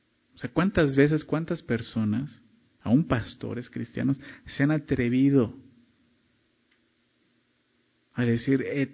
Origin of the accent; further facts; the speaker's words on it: Mexico; El último día, como buen mexicano, ¿no? Ya hasta el último, ¿no?